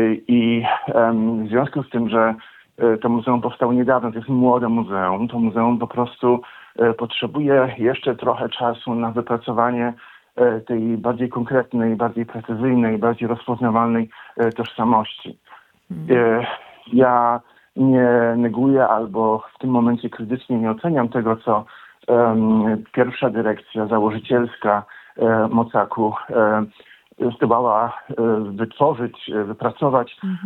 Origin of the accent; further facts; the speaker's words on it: Kraków, Lesser Poland, Poland; moved away; Tak, ja mentalnie nigdy, myślę, nie wyjechałem z Krakowa.